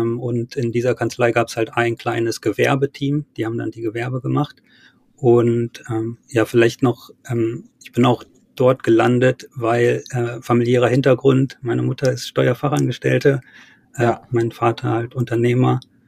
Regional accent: Wolfenbüttel, Lower Saxony, Germany; auch vielleicht perspektivisch auch aus Wolfenbüttel, wo ich herkomme, rauskommen.

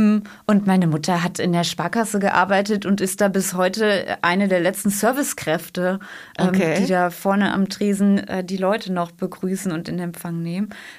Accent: Cologne, North Rhine-Westphalia, Germany; ich komme aus der Stadt Köln

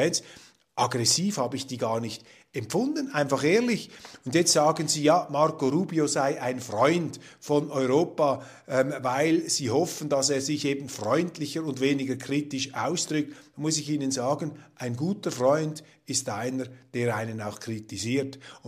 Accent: Switzerland; als Schweizer

